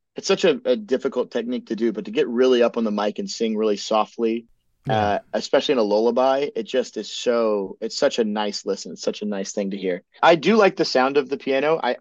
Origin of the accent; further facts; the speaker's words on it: Kentucky, United States; I'm from Kentucky originally, and they have that sort of Midwestern vibe to them.